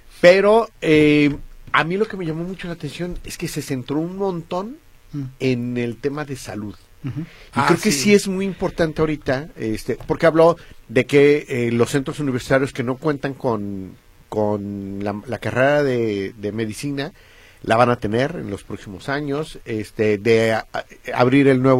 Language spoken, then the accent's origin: Spanish; Iztapalapa, Mexico City, Mexico; yo soy de Iztapalapa.